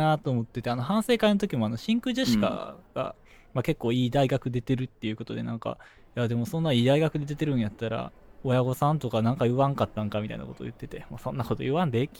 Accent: Kansai, Japan; 僕も当然まあ関西人ですけども

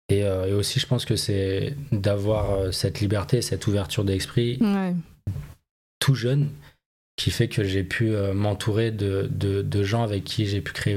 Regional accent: Paris, Île-de-France, France; Et moi, je viens de Paris où, de toute manière, j'ai été éduqué à l'encontre de tout ça.

